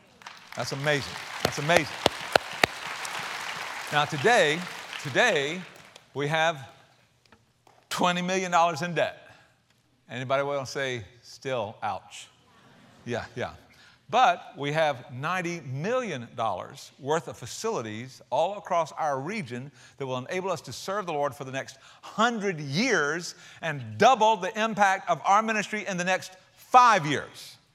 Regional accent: South Carolina, United States; Dude, I'm from South Carolina. What'd y'all expect, right?

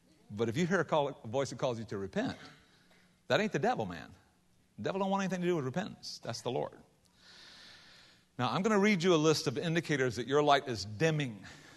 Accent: United States; as an American who is also a fully devoted follower of Jesus

